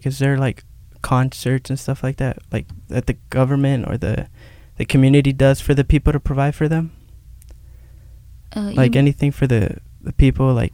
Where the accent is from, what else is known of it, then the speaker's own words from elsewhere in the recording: El Salvador; now in United States; Because I'm from El Salvador. And the only thing I would change about the U.S. is the beaches. We have warm waters over there.